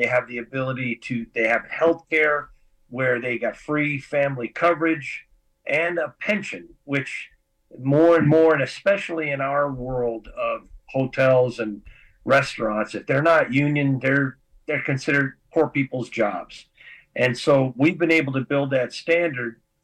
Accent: Las Vegas, Nevada, United States; I was born and raised here in Las Vegas. My parents worked in the hotels. I worked in the hotels.

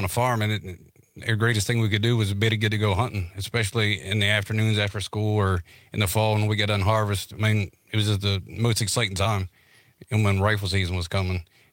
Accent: Maryland, United States; We're from the South.

